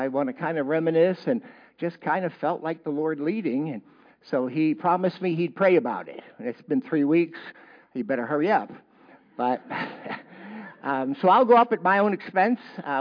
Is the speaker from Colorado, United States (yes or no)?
no; Massachusetts, United States; I'm from Massachusetts. I had to learn to speak properly. My first church was in Pennsylvania, and they didn't know what I was saying.